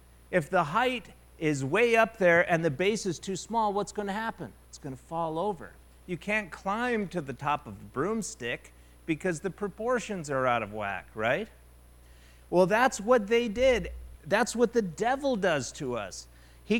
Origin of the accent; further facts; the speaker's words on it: Montana, United States; I come from Montana, where cattle is the big deal.